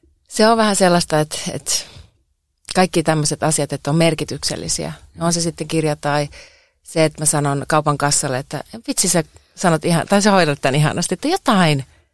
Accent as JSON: {"language": "Finnish", "town": "Kuopio", "region": "North Savo", "country": "Finland", "said": "kato kun mä oon Kuopiosta kotoisin, niin savolaisethan on tämmöisiä"}